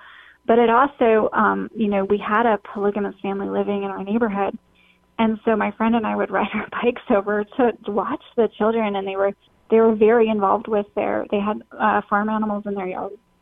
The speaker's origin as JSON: {"language": "English", "region": "Utah", "country": "United States", "tie": "born or raised there", "said": "I grew up in Utah, so I knew a lot about LDS culture and doctrine"}